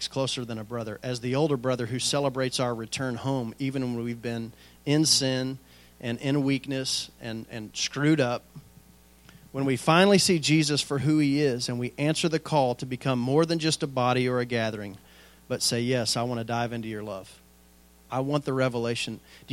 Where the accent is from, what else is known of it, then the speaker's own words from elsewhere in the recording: Texas, United States; And I said, all right, I'm from Texas. I feel better in boots